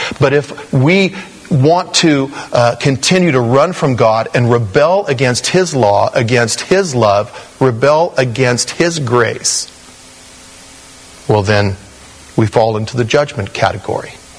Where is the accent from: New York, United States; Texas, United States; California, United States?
California, United States; Porterville; but I came from Porterville, California. Lots of cows.